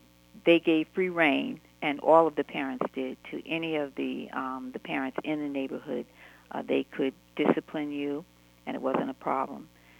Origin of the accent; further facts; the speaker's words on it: Bridgewater Township, New Jersey, United States; originally I was born in Florida, but my dad moved to New Jersey, a little town in New Jersey, when I was just 1 year old, so I consider New Jersey to be my home state.